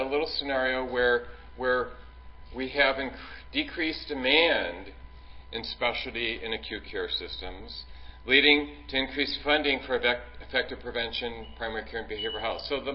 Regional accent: Seattle, Washington, United States; I'm from Seattle, so I do a lot of work in the West Coast

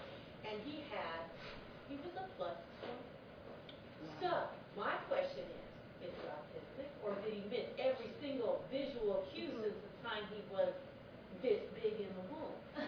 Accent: San Bernardino, California, United States; I wish I was, no. I'm from San Bernardino, California.

